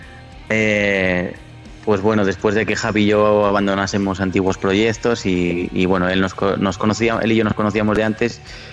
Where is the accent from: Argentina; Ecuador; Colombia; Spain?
Spain; Valladolid, Castile and León; yo soy de Valladolid y Miguel también